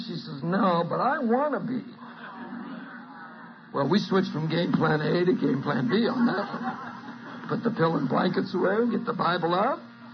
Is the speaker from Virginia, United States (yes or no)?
no; California, United States; I was in a barracks with 24 guys, and I was from California, and the other 23 were from Brooklyn